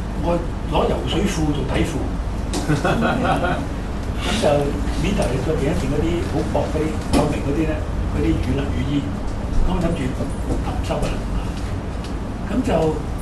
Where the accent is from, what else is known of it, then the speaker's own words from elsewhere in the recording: Hong Kong; 我覺得自由對我香港人來說是最重要的